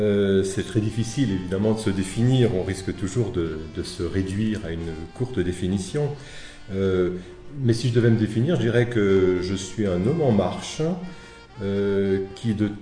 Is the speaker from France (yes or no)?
yes; Bourgogne-Franche-Comté, France; now in Paris, France; Moi, je suis originaire de la Franche-Comté, de l'est de la France, et je suis ici à Paris depuis une quinzaine d'années. Mais je suis franc-comtois, frontière de la Suisse.